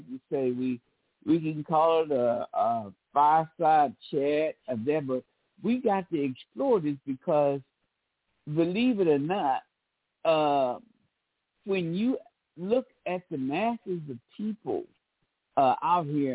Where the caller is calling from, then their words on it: Mobile, Alabama, United States; in Mobile, Alabama.